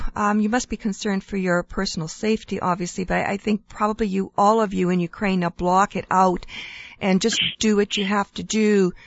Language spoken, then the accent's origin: English; Canada; as a Canadian, I am personally offended at this act and outraged.